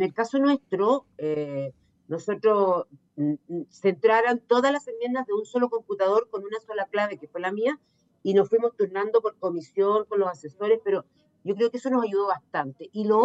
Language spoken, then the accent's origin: Spanish; Aysén, Chile; y yo que soy de Aysén, territorio estratégico